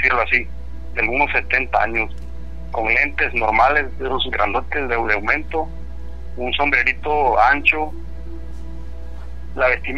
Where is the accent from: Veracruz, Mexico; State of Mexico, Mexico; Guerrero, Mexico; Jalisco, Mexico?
Veracruz, Mexico; Pocitos; Mire, pues yo les comento que soy originario de Pocitos, Veracruz.